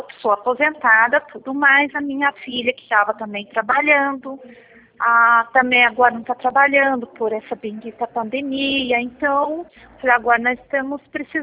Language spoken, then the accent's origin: Portuguese; Botucatu, São Paulo, Brazil; Eu sou de Botucatu, bem.